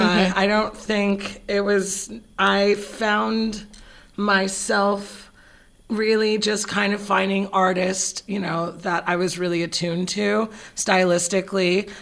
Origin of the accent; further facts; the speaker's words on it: Northridge, California, United States; Yeah. I grew up in Northridge, actually.